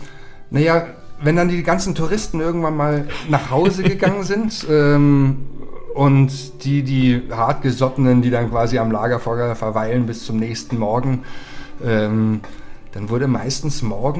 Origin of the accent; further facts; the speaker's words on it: Bavaria, Germany; Bei uns in Bayern ist es leider noch so, dass es sehr, sehr vernachlässigt wird.